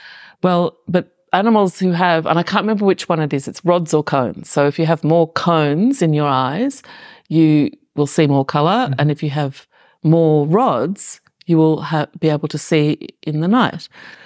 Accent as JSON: {"language": "English", "country": "Australia", "said": "as an Australian, when I come to Europe, I often find it poorer in color than Australia."}